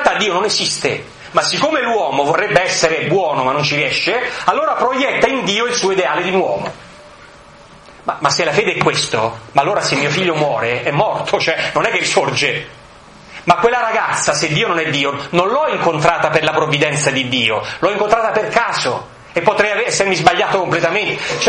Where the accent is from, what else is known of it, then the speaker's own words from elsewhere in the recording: Bologna, Emilia-Romagna, Italy; born there; è vero, sono nato a Bologna, non si sa perché i miei genitori erano tutte altre parti, però è vero, io sono nato a Bologna, sono nato il 2 dicembre 1960